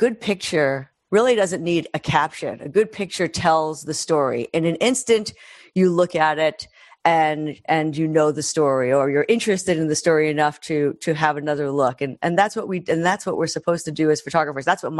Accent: New York City, New York, United States; I grew up in New York City. I grew up actually in the projects in Chelsea.

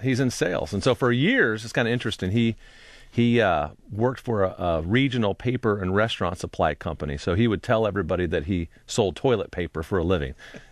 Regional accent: Indianapolis, Indiana, United States; Well, I am an identical twin, and so born and raised in Indianapolis with somebody who looked just like me and spoke just like me and acted just like me.

